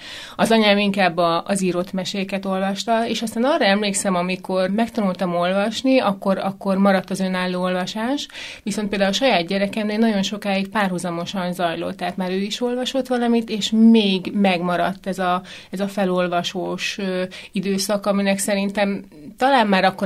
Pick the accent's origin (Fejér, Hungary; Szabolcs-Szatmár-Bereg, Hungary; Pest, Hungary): Fejér, Hungary; Mór; born there; Valóban Móron születtem